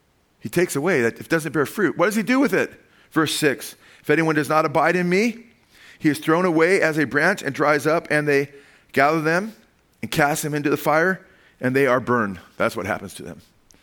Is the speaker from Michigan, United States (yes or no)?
no; California, United States; Come on, we're from California, man. We have more grapes than anybody on earth.